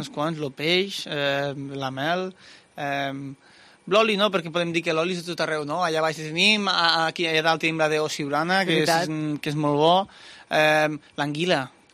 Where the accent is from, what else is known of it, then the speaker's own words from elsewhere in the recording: Catalonia, Spain; A veure, vinc del Delta de l'Ebre...